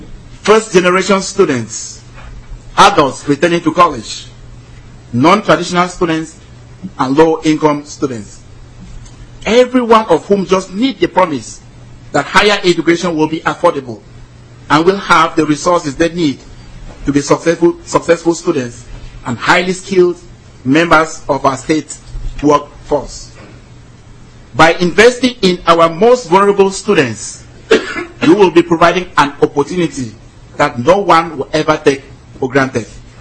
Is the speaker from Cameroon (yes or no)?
yes; Cameroon; now in United States; I am a first generation immigrant student, born and raised in the Central African country of Cameroon. I grew up very poor.